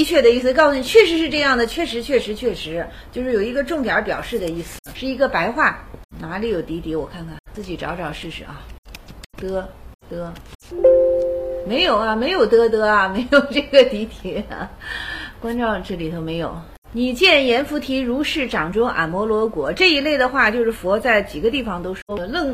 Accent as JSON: {"language": "Chinese", "region": "Guangdong", "country": "China", "said": "我们广东人都见过橄榄，"}